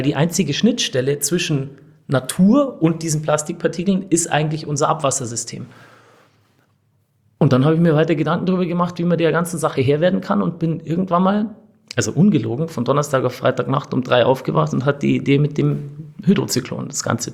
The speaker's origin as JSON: {"language": "German", "region": "Bavaria", "country": "Germany", "tie": "born or raised there", "said": "Also wir kommen alle aus Münchner Westen, Ammersee und die Umgebung. Das heißt, ich war, seitdem ich ein kleines Kind war, eigentlich nur draußen im Wald am See und auf dem Bauernhof."}